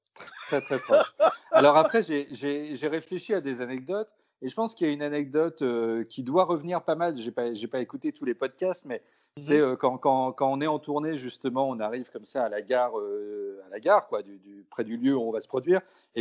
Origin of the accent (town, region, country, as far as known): Brittany, France